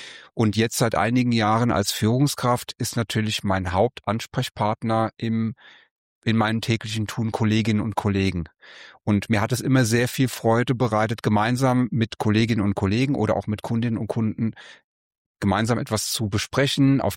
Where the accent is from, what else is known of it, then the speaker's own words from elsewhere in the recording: Bad Kreuznach, Rhineland-Palatinate, Germany; Ich bin hier in Kreuznach zur Schule gegangen